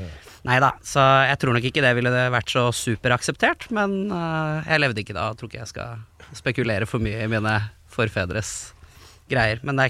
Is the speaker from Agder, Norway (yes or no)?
no; Lørenskog, Akershus, Norway; oppveksten i Lørenskog var også preget av ganske mye homofobi